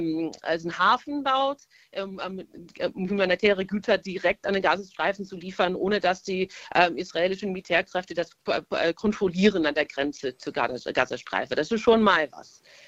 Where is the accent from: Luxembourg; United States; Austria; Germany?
United States; German is a second language; als Amerikanerin schaue ich diese State of the Union, seitdem ich ganz klein bin.